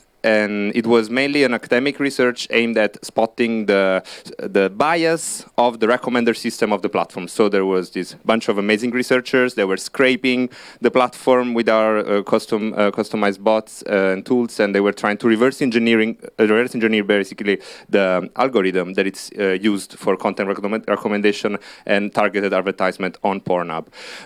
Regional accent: Italy; English is a second language; it's happening at the same time in Italy, which is where I'm from, maybe you may have guessed it by my accent

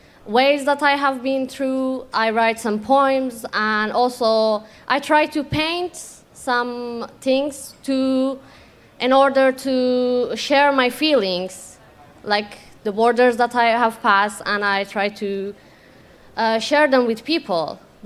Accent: Afghanistan; English is a second language; from Afghanistan, a human rights activist.

